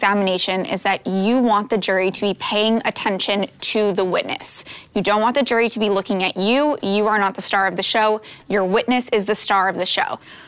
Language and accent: English; Brooklyn, New York, United States; born there; I was born in Brooklyn, New York. My parents were born in Ukraine, and my mom was a lawyer back in Ukraine.